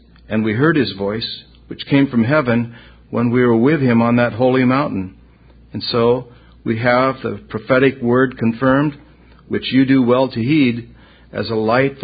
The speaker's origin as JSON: {"language": "English", "town": "San Diego", "region": "California", "country": "United States", "said": "from San Diego."}